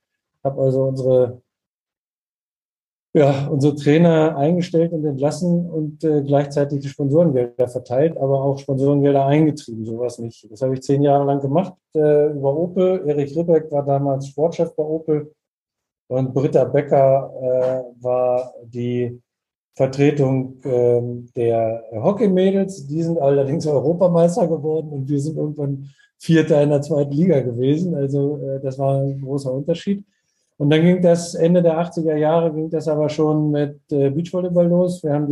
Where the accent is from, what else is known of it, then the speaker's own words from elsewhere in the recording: Wunstorf, Lower Saxony, Germany; ich komme aus Wunstorf bei Hannover